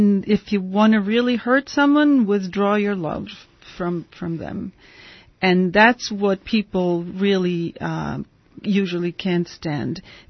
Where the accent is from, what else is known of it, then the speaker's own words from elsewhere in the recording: Emilia-Romagna, Italy; right next to my hometown, right next to Bologna.